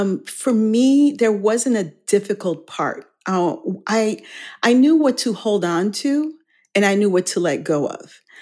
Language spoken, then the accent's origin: English; Haiti; also born or lived in Chicago, United States; I was born in Chicago, but grew up in Haiti. So my parents are Haitian, and I moved back to Haiti when I was less than a year old. So that's where I grew up.